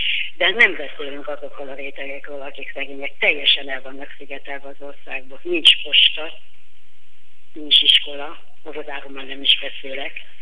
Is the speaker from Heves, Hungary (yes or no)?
no; Békés, Hungary; now in Pécs, Hungary; Én a Viharsarosból származom